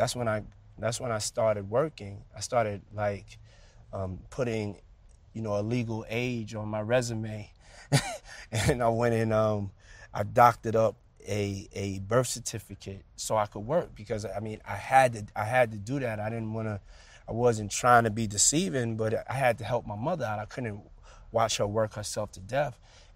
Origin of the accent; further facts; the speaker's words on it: Harlem, New York, United States; yeah, I was raised in Harlem. My father was killed when I was 2, almost 3 years old.